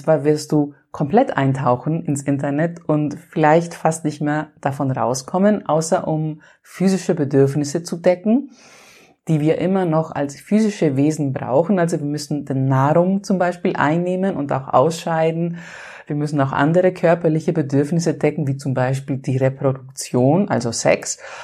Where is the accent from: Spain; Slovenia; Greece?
Greece; Und ich bin ja Griechin